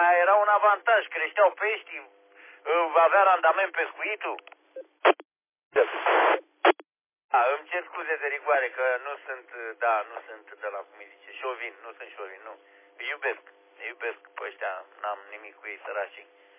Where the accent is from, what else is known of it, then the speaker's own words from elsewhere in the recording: Romania; born there; ne-am născut în România, nu putem să ținem cu Uganda. Ne-am născut în România, avem bunici îngropați aici în pământul ăsta, e pământ sfânt